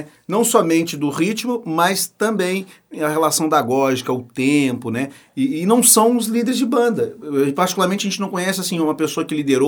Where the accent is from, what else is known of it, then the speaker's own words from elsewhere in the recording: Minas Gerais, Brazil; inclusive é mineiro, como eu, que sou mineiro